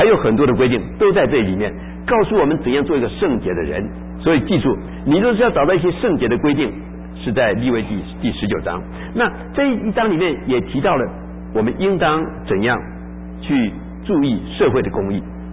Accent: Taiwan; now in United States; 我记得我从台湾来的时候带了一只很漂亮的皮鞋啊

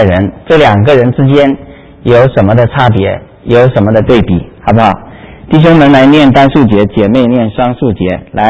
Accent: Fujian, China; born there; 就回到我父母原来工作和生活，我也是我出生的地方，到那个一个小的山城的里面去，到老家去啊

